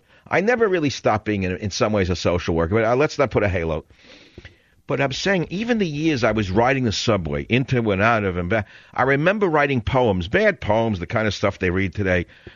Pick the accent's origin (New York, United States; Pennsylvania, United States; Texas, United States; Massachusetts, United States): New York, United States; Queens; All the women that I grew up with in Queens, no, God bless them, they were nice women.